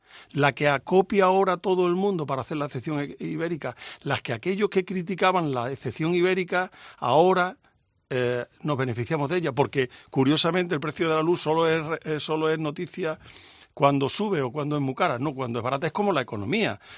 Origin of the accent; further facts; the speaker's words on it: Don Benito, Extremadura, Spain; now in Madrid, Spain; he estado toda mi vida presumiendo que soy de Don Benito y ahora cuando digo aquí en Madrid que soy de Don Benito me da un poco de vergüenza.